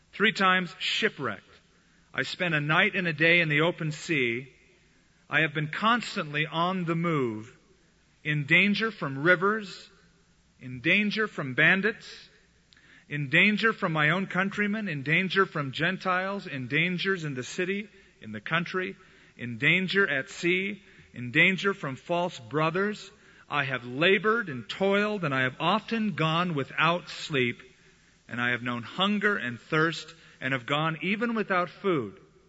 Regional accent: United States; I used to say Tychicus because I'm an American. And as an American, I typically mispronounce foreign words like everyone else.

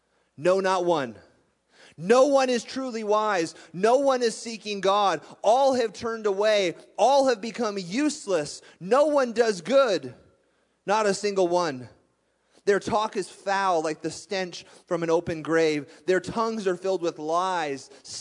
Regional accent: New Mexico, United States; I can say that because I grew up in New Mexico.

